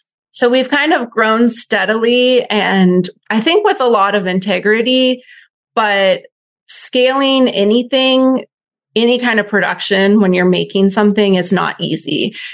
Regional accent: West Virginia, United States; Because, you know, growing up in West Virginia, it's very rural.

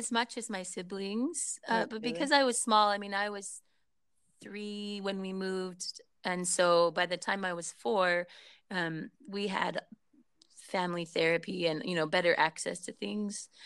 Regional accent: San Diego, California, United States; also born or lived in Utah; So really, I grew up in San Diego.

